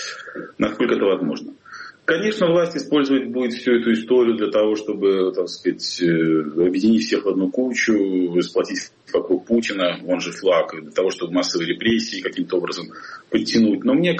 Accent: Saint Petersburg, Russia; moved away as an adult; как коренной Василий Островец, все свои 48 лет до вынужденного изгнания в сентябре, проживший на Васильевском острове

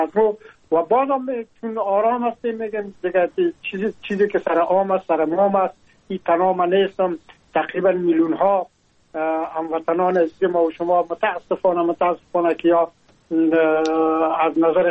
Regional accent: Afghanistan; now in France; ما هم در جمع عمو مردمایی بودم که از افغانستان بر آمدم و تقریبا این 3 سال میشه که ما در فرانسه زندگی میکنم

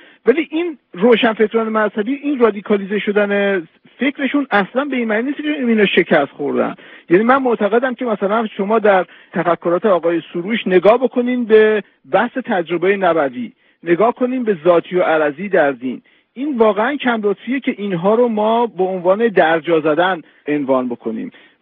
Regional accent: Iran; و به عنوان یک ایرانی آرزوی من هستش که این امکان پذیر باشه.

